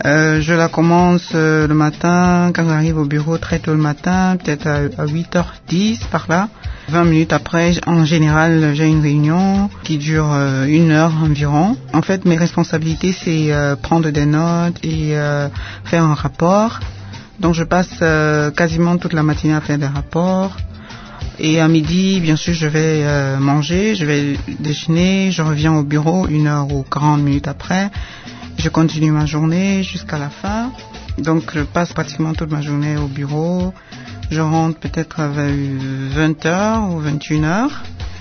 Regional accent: Cameroon; Bien avant la MONUSCO, je travaillais au Cameroun. Je suis camerounaise de nationalité.

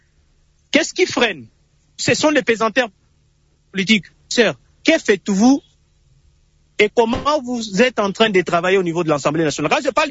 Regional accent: Kasaï-Oriental, DR Congo; chez moi au Kassai oriental, le peuple n'est pas du tout informé sur la question sécuritaire.

